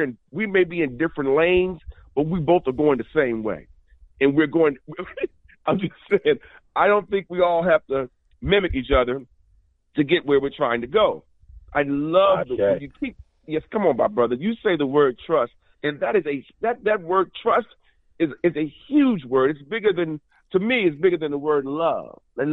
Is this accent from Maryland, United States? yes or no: yes; Baltimore, Maryland, United States; now in Los Angeles, United States; I'm calling from LA, but I'm from Baltimore.